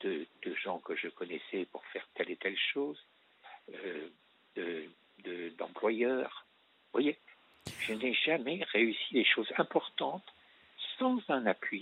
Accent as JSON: {"language": "French", "town": "Champs-sur-Tarentaine", "region": "Auvergne-Rhône-Alpes", "country": "France", "tie": "born there", "said": "parce que moi, je ne suis pas né à Saint-Saturnin. Je suis né à Champs-sur-Tarentaine."}